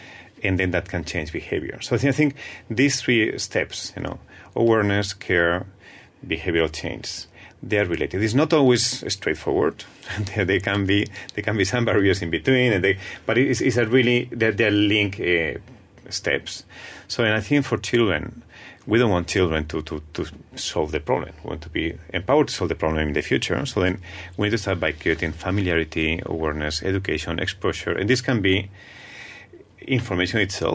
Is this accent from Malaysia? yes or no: yes; Malaysia; English is a second language; I am a Malaysian.